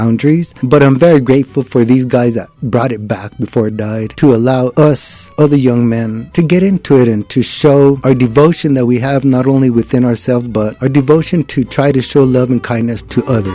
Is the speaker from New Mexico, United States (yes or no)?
yes; Santa Fe, New Mexico, United States; born there; No, I was born in Santa Fe. In fact, the new hotel, the Drury Hotel, is where I was born, the old St. Vincent's Hospital.